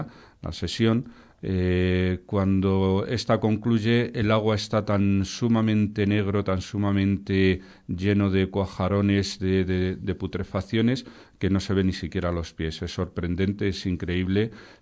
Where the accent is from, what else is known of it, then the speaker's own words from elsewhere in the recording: Ávila, Castile and León, Spain; born there; Y yo, como nací en Ávila, pues se tira un poco hacia mi tierra, me he quedado a mitad de camino.